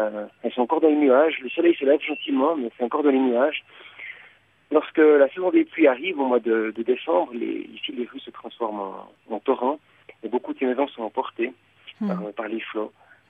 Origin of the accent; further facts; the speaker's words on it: Switzerland; now in La Paz, Bolivia; Oui, je suis suisse, je vis en Bolivie depuis le début de l'année. Là, je suis à Sopocachi, dans mon garçonnier, comme on dit en espagnol.